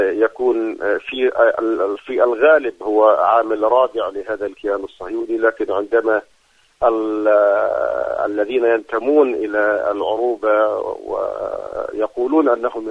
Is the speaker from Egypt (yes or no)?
no; Palestine; ونحن كشعب فلسطيني نحن الضحية الأولى